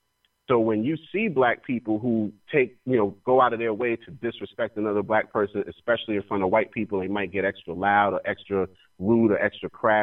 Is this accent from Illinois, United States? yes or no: no; Brooklyn, New York, United States; Where I grew up in Brooklyn, in the Jewish section, they do not buy anything that's not Jewish.